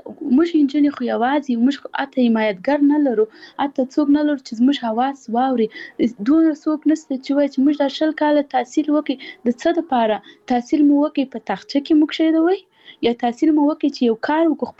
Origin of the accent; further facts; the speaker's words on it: Paktia, Afghanistan; زه خپل خپل د پکتیا ولایت یم، زه د یو کلی یم